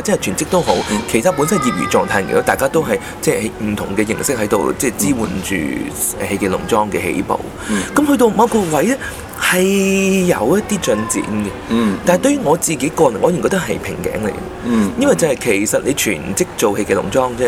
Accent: Macau; also born or lived in Taiwan; 翻到澳門讀大學咧，當時就話喺台灣唔係母語啫，翻到澳門真係自己地頭，簡直係如魚得水嘅真係。

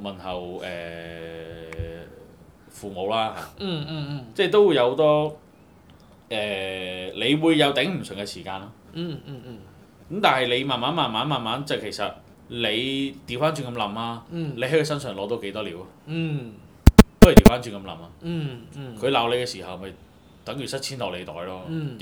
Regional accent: Hong Kong; 即係我哋香港人都覺得啦，你俾人控制住，甚至俾人鬧，你覺得唔安樂噶嘛？

